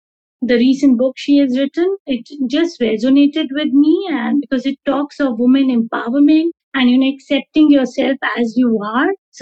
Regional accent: India; now in Dubai, United Arab Emirates; I am an Indian expat living in Dubai for the last 15 years with my family.

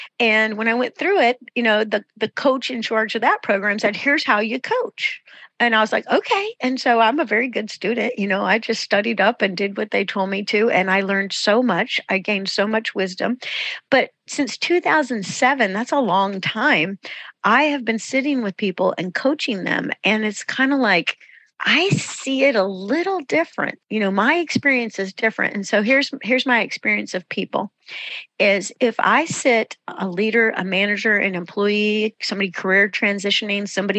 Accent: North Carolina, United States; Here's what we say in North Carolina, because I'm from North Carolina.

